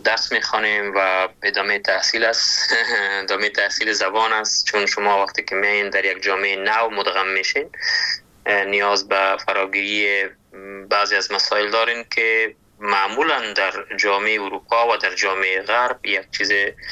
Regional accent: Kabul, Afghanistan; ما در کابل به دنیا آمدیم ولی در اصل از لغمان هستم

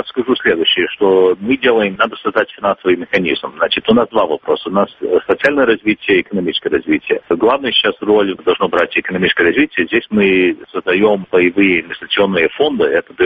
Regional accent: San Francisco, California, United States; now in Russia; Я родился в Сан-Франциско

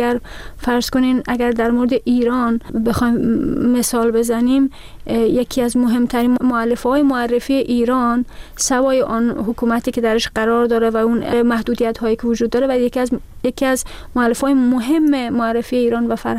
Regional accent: Slovakia; من شهروند اسلوواکی هستم، در اسلوواکی درس خوندم، بزرگ شدم

